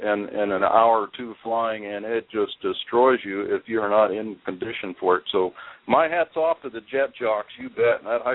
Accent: Sundown, Texas, United States; also born or lived in Oklahoma / Colorado; I'm an Okie by birth. I was born in Oklahoma and migrated to Colorado and then settled a little bit longer in Texas as I went through elementary school and settled in the town of Sundown, which is near Lubbock.

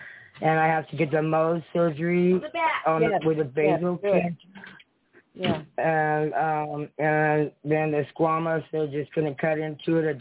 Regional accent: Nevada, United States; I'm from Nevada. You know Nevada?

